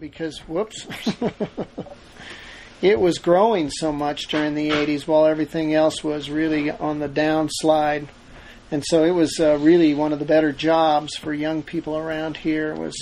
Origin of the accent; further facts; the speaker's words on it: Las Vegas, Nevada, United States; also born or lived in California / Oregon; now in Salida, United States; I grew up in Las Vegas for the most part, and I went to art school in California, lived in Oregon for a while, lived in Oklahoma for a short while